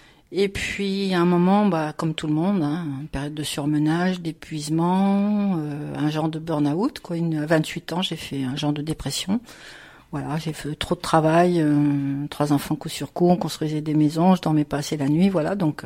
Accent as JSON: {"language": "French", "country": "France", "tie": "born there", "also_born_or_lived": "Alsace / Lorraine / Champagne / Normandy", "said": "je suis née en France, oui, ouais. Mais il y a un petit mélange. Et puis Alsace, Lorraine, Champagne, Normandie"}